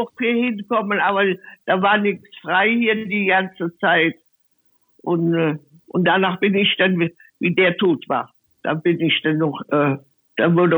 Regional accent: Germany; moved away as an adult; now in Cologne, Germany; ich bin nicht aus Köln, ich bin keine Städterin, ich bin aus der Eifel.

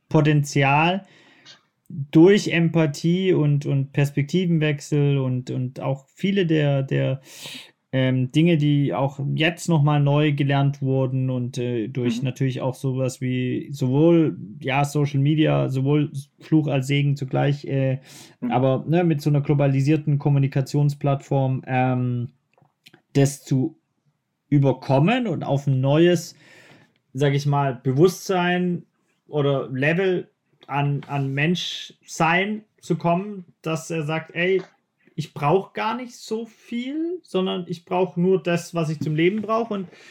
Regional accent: Ludwigsburg, Baden-Württemberg, Germany; sie kommt aus Kirchheim, ich komme aus Ludwigsburg.

